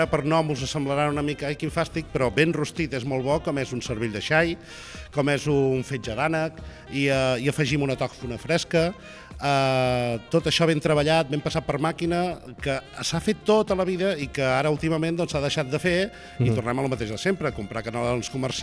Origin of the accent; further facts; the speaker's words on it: Catalonia, Spain; No, sóc de l'Empordà.